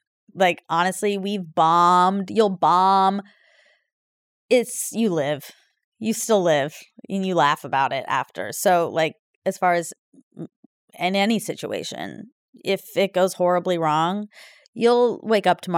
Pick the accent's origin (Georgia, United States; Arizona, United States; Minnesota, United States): Georgia, United States; I grew up in Georgia and I love my friends and their families so much